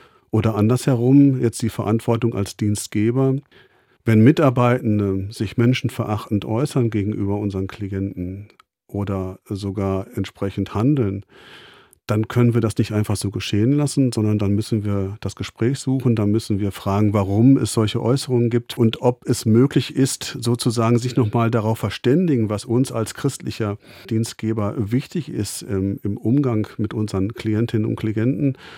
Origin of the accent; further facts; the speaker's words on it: Bochum, North Rhine-Westphalia, Germany; also born or lived in Dortmund; Naja, ich bin in Dortmund geboren, aber ich bin in Bochum aufgewachsen. Also ich bin wirklich ein Bochumer Kind.